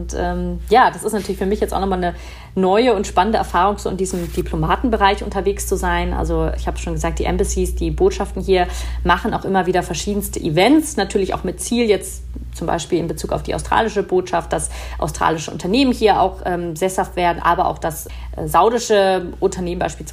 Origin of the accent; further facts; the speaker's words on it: Germany; Und dann habe ich gesagt, ja, ich bin aus Deutschland.